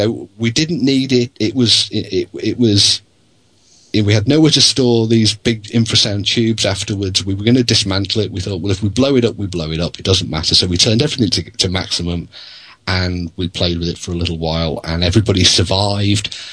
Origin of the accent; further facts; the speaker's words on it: United Kingdom; And of course, being British, we have nothing whatsoever to sell.